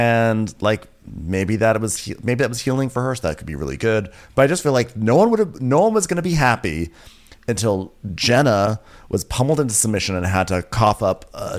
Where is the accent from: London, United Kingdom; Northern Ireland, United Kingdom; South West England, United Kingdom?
London, United Kingdom; born there; I was born in London. So there was immigration.